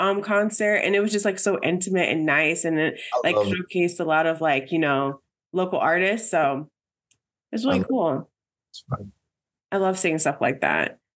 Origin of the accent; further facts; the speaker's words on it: New Jersey, United States; I'm from New Jersey. So, like, I usually go to concerts, like, basically in Jersey or in New York.